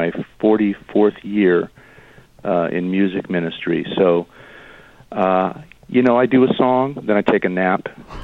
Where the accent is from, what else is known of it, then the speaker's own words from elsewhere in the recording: California, United States; I moved from Northern Cal to Los Angeles at the invitation of the late, great … He was also from my hometown